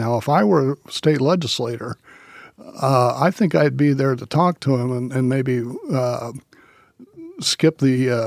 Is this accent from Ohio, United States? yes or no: yes; Dayton, Ohio, United States; My hometown, yes.